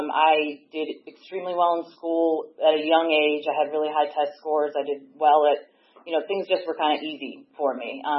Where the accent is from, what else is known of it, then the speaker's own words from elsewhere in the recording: Massachusetts, United States; born there; I was born in Massachusetts in a suburb south of Boston.